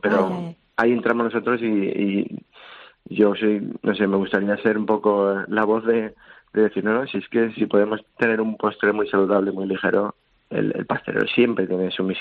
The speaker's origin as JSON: {"language": "Spanish", "region": "Valencian Community", "country": "Spain", "said": "que nosotros somos valencianos, la naranja tiene su aquel"}